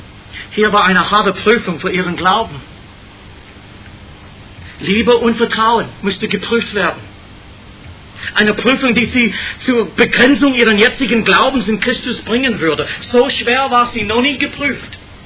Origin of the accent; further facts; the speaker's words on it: United States; German is a second language; Und ich glaube, als Amerikaner, also die Ferne hat nichts damit zu tun